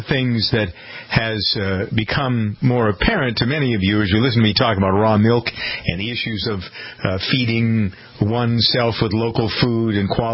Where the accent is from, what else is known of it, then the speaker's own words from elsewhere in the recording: Framingham, Massachusetts, United States; It's a real dairy farm in my hometown of Framingham, Massachusetts.